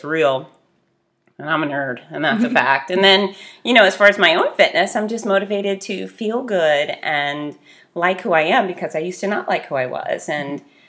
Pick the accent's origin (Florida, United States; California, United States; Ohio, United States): Florida, United States; Fort Lauderdale; And mind you, I grew up in Fort Lauderdale. So half the music I love is vulgar rap music. And the other half is deep country.